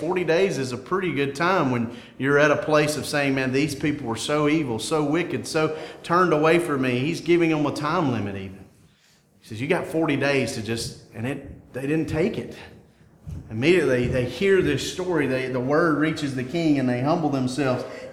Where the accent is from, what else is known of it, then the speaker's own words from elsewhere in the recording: United States; it's hard for me as an American.